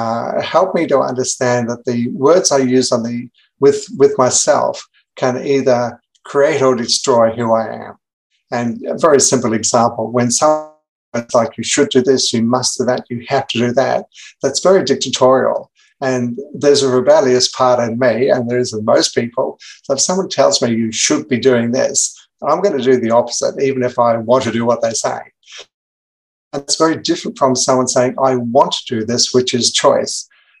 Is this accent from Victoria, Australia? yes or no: no; Gold Coast, Queensland, Australia; Okay, so I'm from the Gold Coast, Queensland, Australia. So that's in the east coast of Australia. I live in a beautiful eco-village.